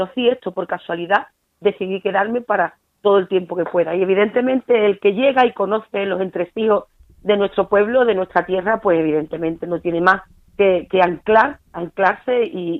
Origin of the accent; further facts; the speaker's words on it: Puerto Real, Andalusia, Spain; decirte mi plaza favorita de Puerto Real es complicado porque soy una enamorada de mi pueblo, como no podía ser de otra manera.